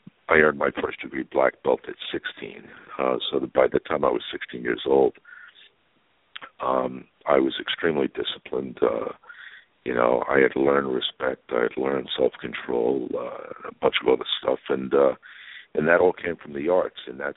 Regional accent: Newark, New Jersey, United States; also born or lived in Paterson; Well, I was born right here in New Jersey in Newark, and I lived there till I was about 12, and we moved to Patterson.

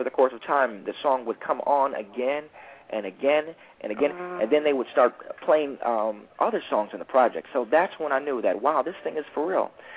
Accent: Flint, Michigan, United States; Well, I'm from Michigan, and I still live in Michigan.

